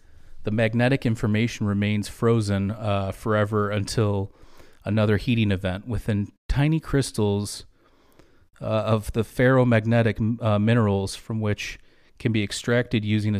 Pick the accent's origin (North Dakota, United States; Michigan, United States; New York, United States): Michigan, United States; we grew up in Michigan. I remember, like, digging in our backyards